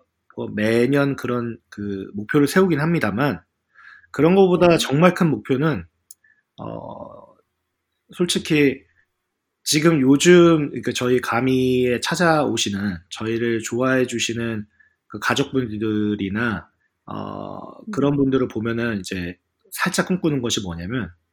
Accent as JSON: {"language": "Korean", "country": "South Korea", "said": "힘들 때 되니까 힘이 나는 게 저희가 한국 사람들이 이제 많은 분들이 군대를 다녀오시잖아요."}